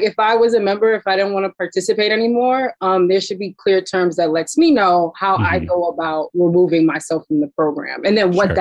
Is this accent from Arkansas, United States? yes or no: no; New York, United States; I'm from New York.